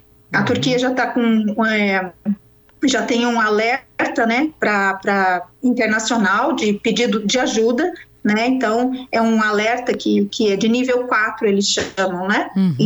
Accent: Brazil; now in Turkey; eu sendo brasileira, então a gente não desiste nunca, né? A gente fica aqui e aprende com os turcos a superar, né?

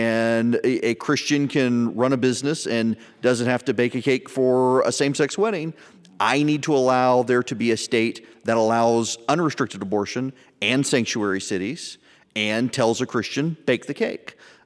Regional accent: the South, United States; I'm from the South.

